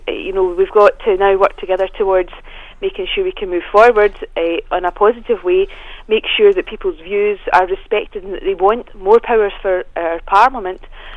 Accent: Biggar, Scotland, United Kingdom; where the count was in my hometown of Biggar in my constituency of Clydesdale

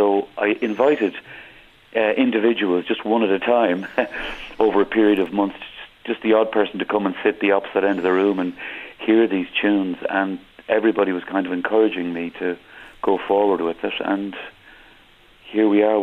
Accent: Newbridge, Kildare, Ireland; And my dear friend from my hometown, Newbridge, County Kildare, John White, both taken from us.

